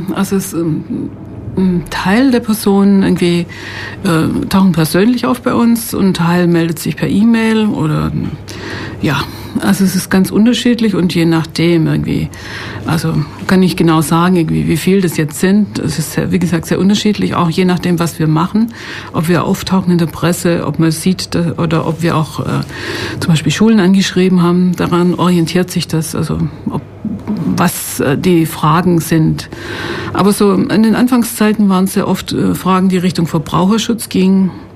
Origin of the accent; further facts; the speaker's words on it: Esslingen, Baden-Württemberg, Germany; also born or lived in Stuttgart; now in Ulm, Germany; Nein, ich bin in Stuttgart geboren und bin in Esslingen aufgewachsen und bin jetzt allerdings, wohne seit 20 Jahren hier in Ulm.